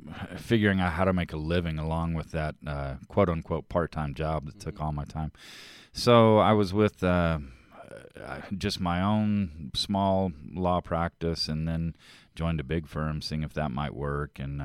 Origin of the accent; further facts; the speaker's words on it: Texas, United States; Yes, I'm from Texas. Went to school in Massachusetts, a small liberal arts college, Williams College